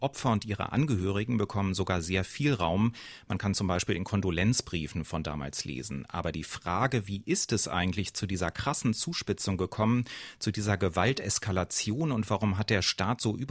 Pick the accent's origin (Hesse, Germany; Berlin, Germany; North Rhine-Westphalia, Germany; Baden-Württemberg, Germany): North Rhine-Westphalia, Germany; Cologne; Ich bin in Köln zur Schule gegangen